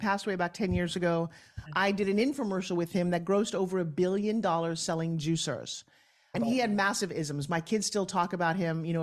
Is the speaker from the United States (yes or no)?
yes; St. Petersburg, Florida, United States; I met one of the oldest burlesque strippers in my hometown here in St. Petersburg